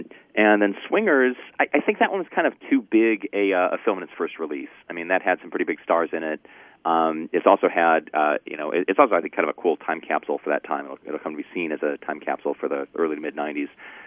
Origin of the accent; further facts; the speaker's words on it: Michigan, United States; Raimi's from Michigan, where I grew up. So his films have this special resonance back in my home state.